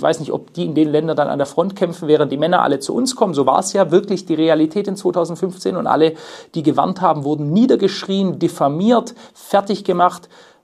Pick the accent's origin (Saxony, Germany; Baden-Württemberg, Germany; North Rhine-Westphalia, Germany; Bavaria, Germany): Baden-Württemberg, Germany; Stuttgart; bei mir in meiner alten Heimatstadt in Stuttgart.